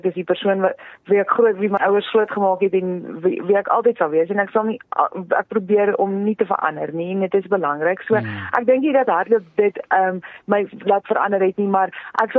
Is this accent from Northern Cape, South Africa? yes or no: no; Free State, South Africa; gebore en groot geword daar in die Vrystaat, dit was definitief nie op my plan vir my toekoms nie